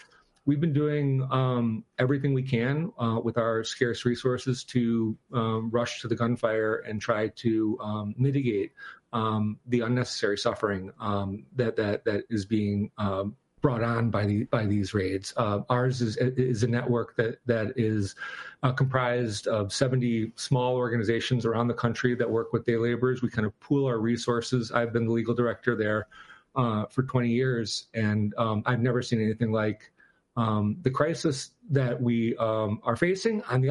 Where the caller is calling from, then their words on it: Los Angeles, California, United States; I'm zooming in from Los Angeles